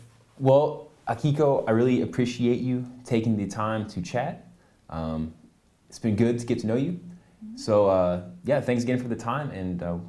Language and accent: English; United States; Yeah, I mean, I'm from the States.